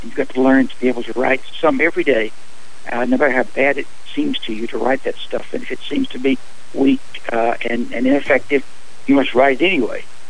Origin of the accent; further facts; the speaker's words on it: Texas, United States; Well, I grew up actually in East Texas, and I grew up about 20 miles, a good part of my life, in Texas, 20 miles from the Louisiana border.